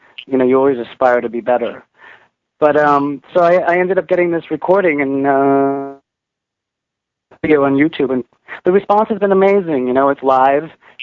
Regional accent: New York, United States; I'm a singer from New York.

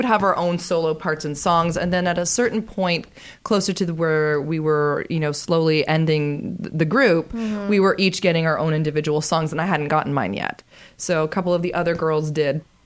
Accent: Toronto, Ontario, Canada; now in California, United States; when I was a kid growing up in Toronto, I always had a connection and a fascination with California, Southern California.

